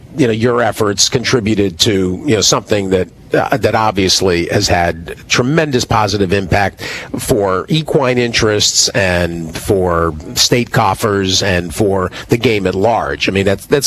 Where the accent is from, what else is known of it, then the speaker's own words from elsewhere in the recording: New York, United States; I mean, we're from New York, you know, living in New York